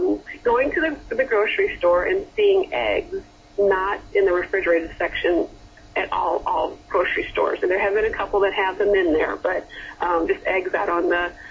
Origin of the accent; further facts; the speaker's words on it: Midwest, United States; now in Brisbane, Australia; I mean, we're from the Midwest. That's a flat, area, and it's set up with a grid-like pattern of streets.